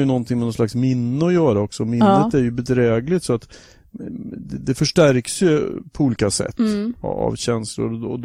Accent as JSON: {"language": "Swedish", "town": "Norrköping", "region": "Östergötland", "country": "Sweden", "tie": "born or raised there", "said": "Ens i Norrköping har jag vuxit upp i olika stadsdelar."}